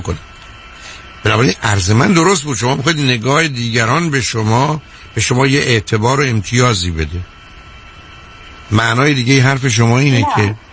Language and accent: Persian; Iran; ما دوتا ایرانی هستیم در اینجا